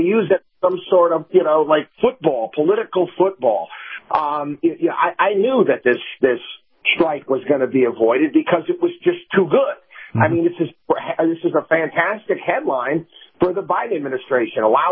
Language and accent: English; Albany, New York, United States; I grew up in Albany, New York. They had a great train station, beautiful train station downtown Albany.